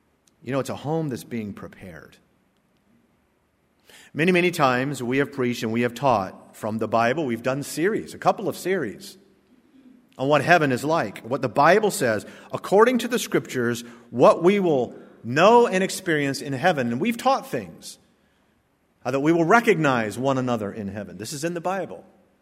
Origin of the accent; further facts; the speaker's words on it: Wichita Falls, Texas, United States; also born or lived in Norfolk, Virginia; I was born in Norfolk, Virginia, and then my home at that time was a trailer, a mobile home for my grandma lived in. And then we moved to Wichita Falls, Texas.